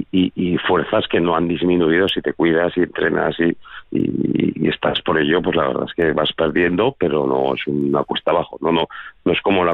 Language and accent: Spanish; Spain; Al final, todos somos españoles